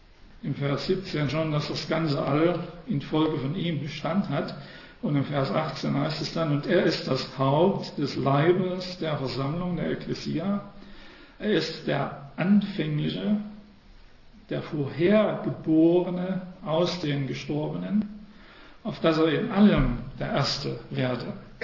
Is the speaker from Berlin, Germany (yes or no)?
no; Saxony, Germany; Ich betone das extra, ich komme aus Sachsen.